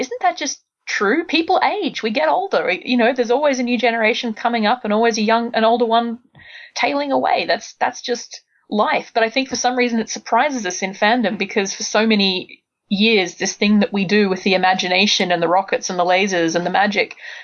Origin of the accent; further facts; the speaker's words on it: Australia; growing up in Australia, we didn't really have, if you were like me and you liked science fiction fantasy, there weren't as many sort of big conventions or local conventions.